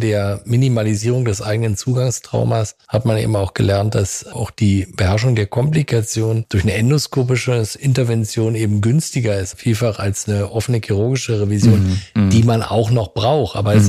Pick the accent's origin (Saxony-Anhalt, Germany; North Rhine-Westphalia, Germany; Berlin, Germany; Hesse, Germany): Berlin, Germany; Ja, also ich bin geboren in Berlin und bin da auch aufgewachsen, habe da studiert und habe an der Charité meine Ausbildung zum Allgemein- und Viszeralchirurgen absolviert.